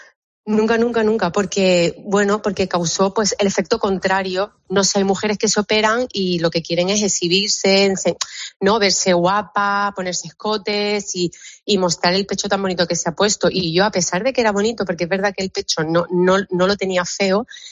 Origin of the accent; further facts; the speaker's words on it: Marbella, Andalusia, Spain; fue pionera yo de mi grupo en Marbella, porque yo soy de Marbella